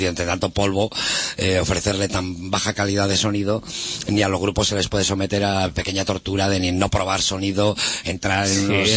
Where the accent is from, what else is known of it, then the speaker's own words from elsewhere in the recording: Bilbao, Basque Country, Spain; Somos de Bilbao